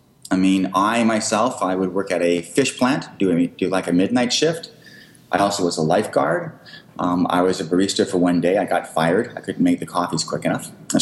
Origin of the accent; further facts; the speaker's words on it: Richmond, British Columbia, Canada; also born or lived in Vancouver; I was born in Vancouver, raised out in Richmond, went to UBC.